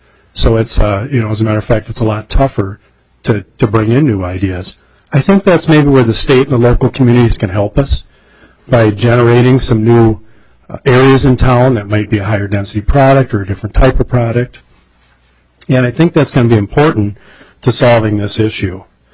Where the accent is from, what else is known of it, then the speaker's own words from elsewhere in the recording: Rochester, Minnesota, United States; I'm from Rochester. I'm a home builder down there, one of the larger home builders in southern Minnesota.